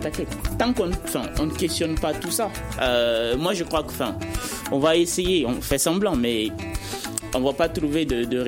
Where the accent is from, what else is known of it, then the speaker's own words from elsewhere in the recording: Kidal, Mali; moi, je viens de Kidal.